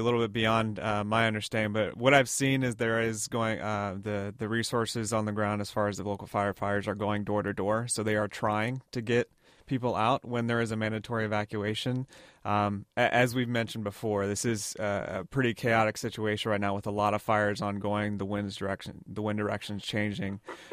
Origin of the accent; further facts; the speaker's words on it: Midwest, United States; Yeah, I, as a meteorologist growing up in the Midwest, we're familiar with tornadoes and things like that where there is sirens.